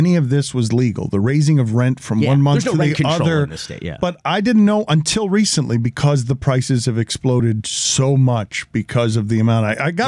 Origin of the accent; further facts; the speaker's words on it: Hialeah, Florida, United States; My father worked in Hialeah his whole life. I did some growing up in Hialeah